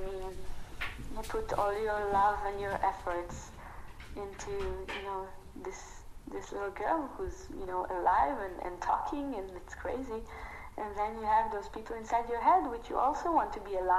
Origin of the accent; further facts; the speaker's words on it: Tel Aviv, Tel Aviv District, Israel; my grandparents were refugees. Of course, I grew up in Tel Aviv.